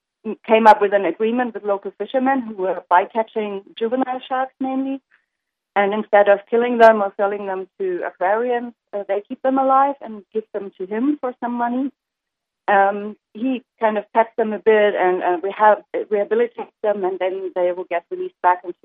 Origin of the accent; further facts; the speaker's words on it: Germany; English is a second language; Well, we came all the way from Germany to San Francisco.